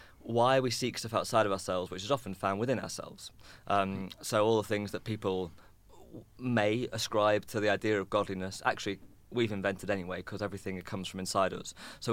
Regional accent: United Kingdom; Also, we're British, so we love talking about weather.

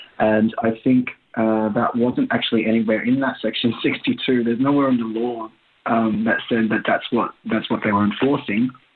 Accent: Australia; I mean, we're all Australian, right?

